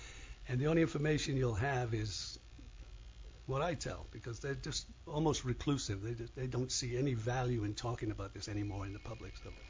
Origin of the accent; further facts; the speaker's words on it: England, United Kingdom; now in United States; And this is my husband, Alan. We're from England.